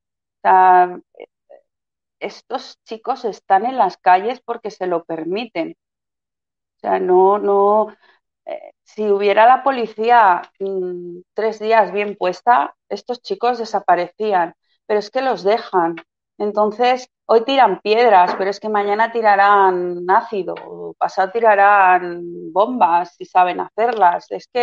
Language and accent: Spanish; Catalonia, Spain; En Cataluña vivimos bien, no queremos independencia, somos españoles y catalanes y no queremos independencia.